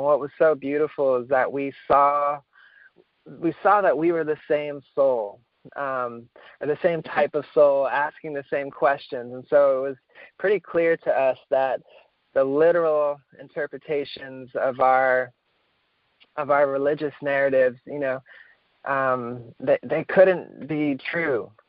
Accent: Washington, D.C. area, United States; I grew up in the Washington, D.C. suburbs, and in my teenage years, I started to wake up.

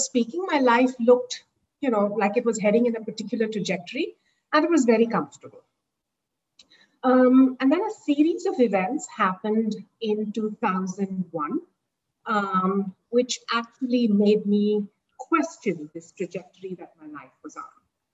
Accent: Mumbai, Maharashtra, India; I have been born and brought up in Mumbai and gone to school, college in a fairly comfortable fashion.

